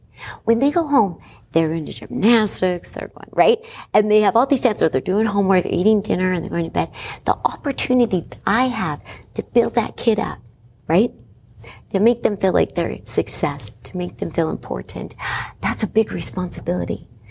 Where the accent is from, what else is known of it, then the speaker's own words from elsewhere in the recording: San Antonio, Texas, United States; But I told you, I grew up in San Antonio, Texas. My dad was in the military